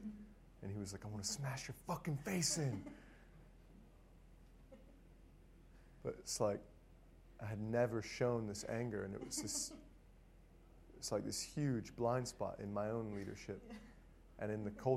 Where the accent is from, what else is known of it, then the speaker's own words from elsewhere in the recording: Austin, Texas, United States; when John and Sean came to my hometown of Austin, Texas